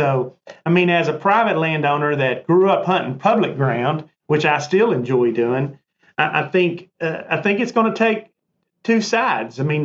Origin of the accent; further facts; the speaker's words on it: Arkansas, United States; I'll brag on Missouri. I'm not from Missouri. I'm from Arkansas, but I've hunted up there for years.